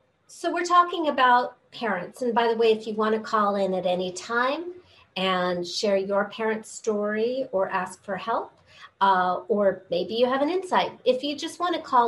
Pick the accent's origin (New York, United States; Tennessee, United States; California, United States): California, United States; I love it when it rains because I'm from California.